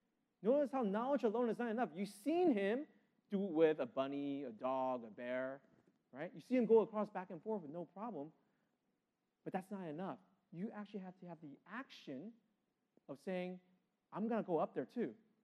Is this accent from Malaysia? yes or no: yes; Kuala Lumpur, Malaysia; visiting my hometown in Kuala Lumpur, Malaysia, right?